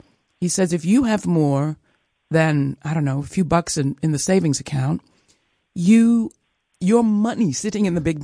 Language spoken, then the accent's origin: English; England, United Kingdom; And I'm originally English, so that's saying a lot.